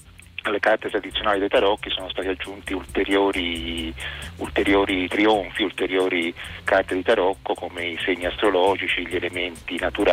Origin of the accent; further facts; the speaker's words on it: Florence, Tuscany, Italy; io sono fiorentino, i miei amici sono fiorentini